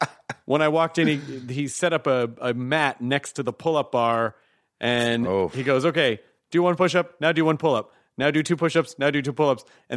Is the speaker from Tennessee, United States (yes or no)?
yes; Memphis, Tennessee, United States; also born or lived in Louisville, Kentucky; I mean, yeah, I was born in Louisville. I grew up in Memphis primarily, but yes, I did. I spent the first few years of my life in Louisville and then Memphis, Tennessee.